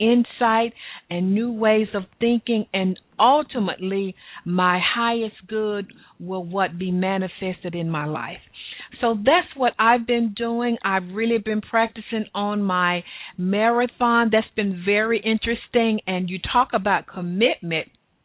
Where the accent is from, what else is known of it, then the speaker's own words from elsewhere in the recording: Atlanta, Georgia, United States; accent: southern; Of course, you know, it's a southern city from my wonderful southern accent.